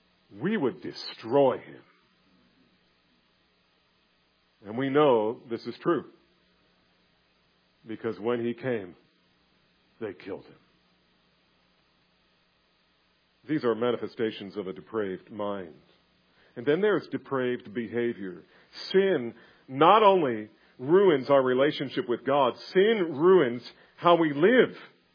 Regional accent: New Jersey, United States; When I was young, growing up in New Jersey, my friends and I labored hard at outdoing one another in filthy speech.

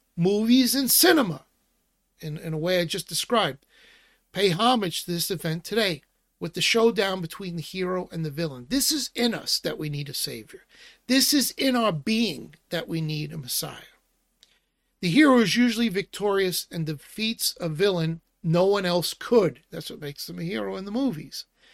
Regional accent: Brooklyn, New York, United States; accent: Brooklyn; My speech, my Brooklyn accent. I want to make sure you understand what I'm saying.

